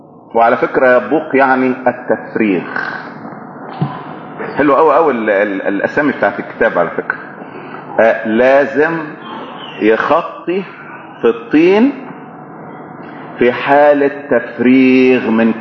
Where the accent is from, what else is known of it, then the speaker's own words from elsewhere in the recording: Egypt; دايما يستخدموا الكلمة دي عندنا في مصر